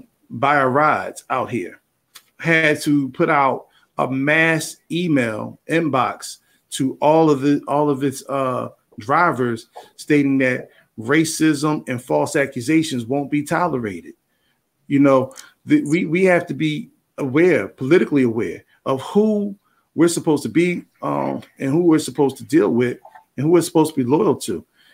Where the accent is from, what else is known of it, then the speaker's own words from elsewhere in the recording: Philadelphia, Pennsylvania, United States; And I'm from Philly. I met Mark on several occasions.